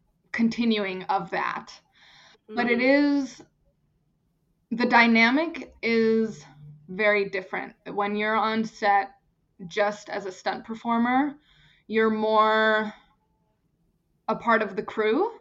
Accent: Germany; English is a second language; Hello, casting directors, I'm German, you know?

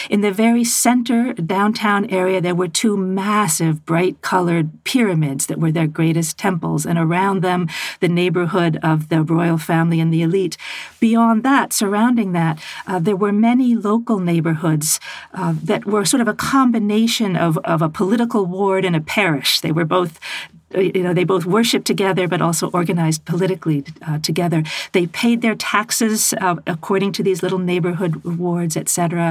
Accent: United States; But I think as an American woman and you as a Brit

